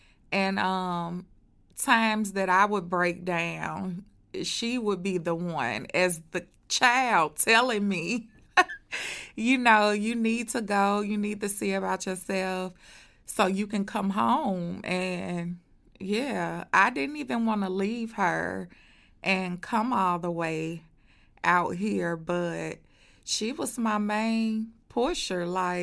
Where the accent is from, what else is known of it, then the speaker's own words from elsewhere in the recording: St. Louis, Missouri, United States; I am 37 years old, and I am from St. Louis, Missouri.